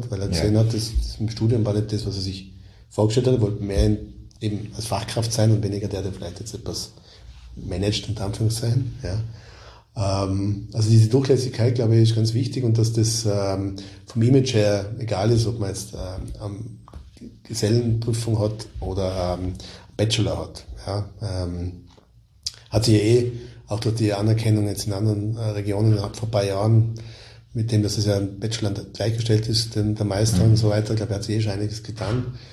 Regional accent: Vorarlberg, Austria; accent: Vorarlberg; Also ich bin ja vom sprachlichen Idiom, wird man es ja hören, ich bin ja Vorarlberger eigentlich.

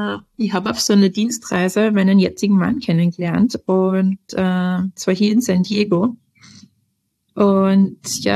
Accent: Austria; selber als Österreicher

